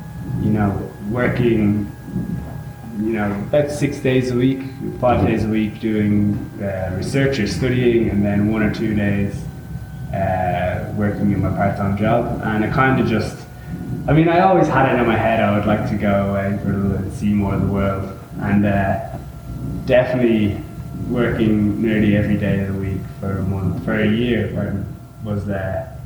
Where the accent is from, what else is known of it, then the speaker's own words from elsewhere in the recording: Drogheda, Ireland; I'm from Drogheda, County Laois, Ireland. I've been traveling for about 7 months now.